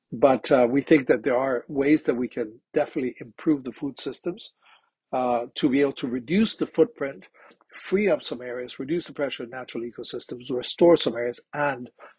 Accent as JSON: {"language": "English", "country": "Colombia", "tie": "born or raised there", "second_language": "English", "said": "the tropical Andes, which is where I'm from, I grew up in Colombia."}